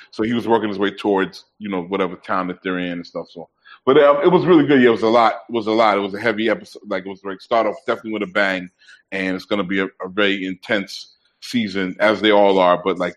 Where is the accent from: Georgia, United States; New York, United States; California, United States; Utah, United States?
New York, United States; Mount Vernon; born there; also born or lived in White Plains; And I was like, oh shit, I was born in Mount Vernon, New York.